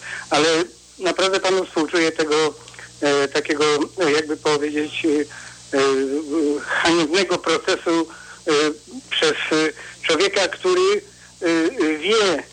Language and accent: Polish; Sopot, Pomeranian Voivodeship, Poland; Ja jestem z Sopotu, akurat przyjechałem chwilowo tutaj